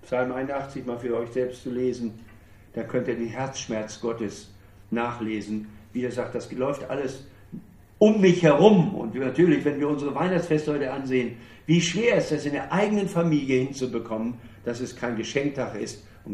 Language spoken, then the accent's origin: German; Northern Germany, Germany; Ich komme ja aus Norddeutschland, da sagt man, dummtüch.